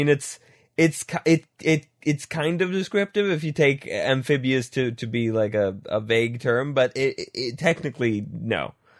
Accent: Sweden; English is a second language; I'm in fact Swedish, and English is my second language, so sometimes some words are not in immediate reach.

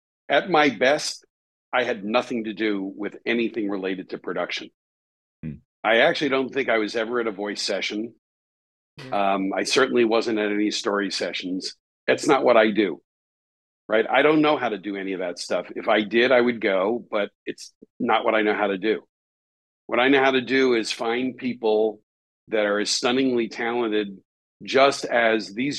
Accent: New York City, New York, United States; I'm from New York City, and I don't know anything about the devil being anything other than a character.

